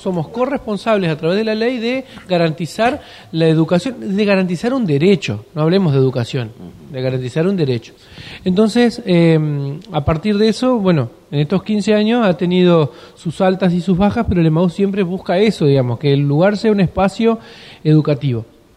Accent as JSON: {"language": "Spanish", "country": "Argentina", "tie": "born or raised there", "said": "Mi barrio natal es el de Suburbio Sur."}